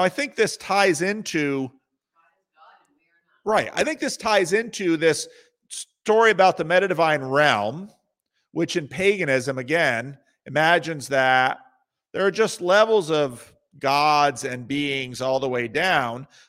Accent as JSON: {"language": "English", "region": "New Jersey", "country": "United States", "tie": "born there", "said": "I was born in New Jersey to wonderful Christian parents in the early 1960s."}